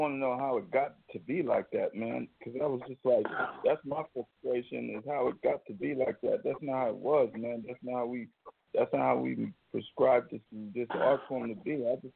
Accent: Brooklyn, New York, United States; I'm from New York City. I'm from Brooklyn, New York, and I grew up there, man.

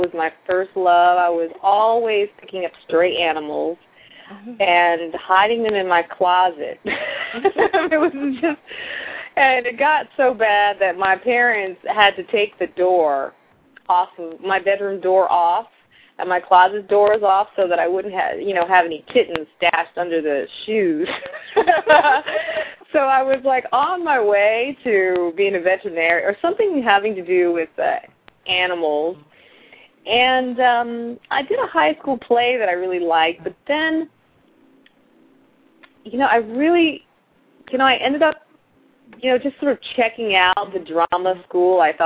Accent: Joppatown, Maryland, United States; I'm originally from Joppatown, Maryland, which is it's a bedroom community just outside of Baltimore, Maryland. And I grew up there

